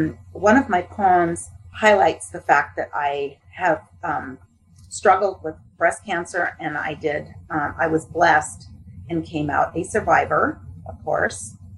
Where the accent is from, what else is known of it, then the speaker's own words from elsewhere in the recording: California, United States; Well, I think the fact that I'm from California, a native Californian, that I think some of it maybe has crept